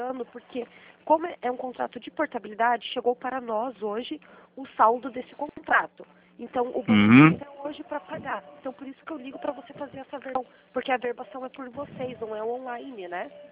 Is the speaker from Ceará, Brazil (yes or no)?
no; Curitiba, Paraná, Brazil; Eu sou de Curitiba